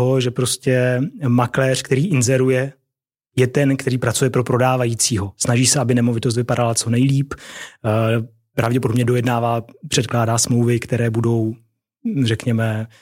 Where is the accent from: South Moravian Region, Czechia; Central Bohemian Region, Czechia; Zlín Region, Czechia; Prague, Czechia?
South Moravian Region, Czechia; Brno; Já jsem z Brna původem, takže to dobře vím.